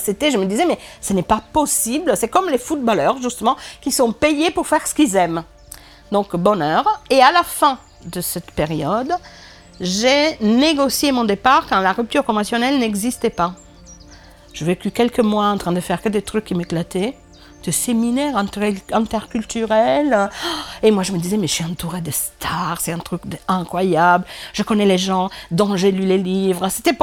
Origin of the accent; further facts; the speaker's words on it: Italy; French is a second language; Et moi, je réagis en tant qu'Italienne, tu vois, où en fait, en Italie, tu n'as rien.